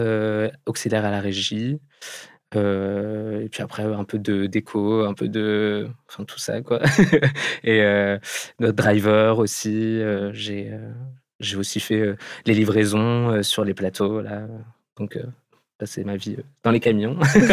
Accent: Pays de la Loire, France; Enfin, moi, je viens de Vendée, donc j'ai fait le conservatoire en Vendée, à Rennes.

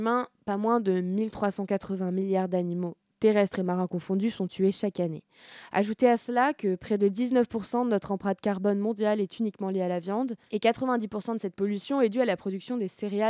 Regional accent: France; je suis une femme, je suis française et je fais des études.

